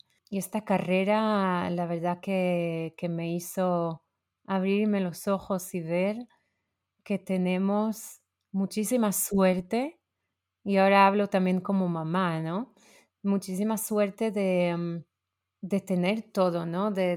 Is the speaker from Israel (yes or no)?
yes; Israel; born there; Spanish is a second language; quien no me conoce, pues nací en Israel hace 46 años, ahí dentro de un kibbutz, que es una forma súper bonita de convivencia, de vivir.